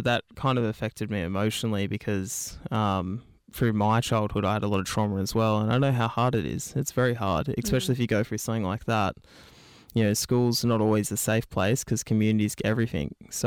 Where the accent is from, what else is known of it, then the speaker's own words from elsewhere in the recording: New South Wales, Australia; I'm from Kamilaroi country, as you said earlier.